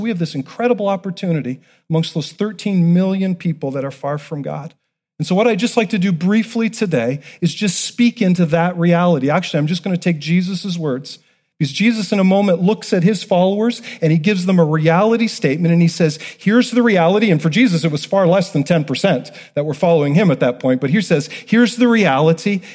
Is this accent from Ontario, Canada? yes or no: yes; Barrie, Ontario, Canada; I grew up in Barrie, Ontario, on a little farm south of Barrie with my parents there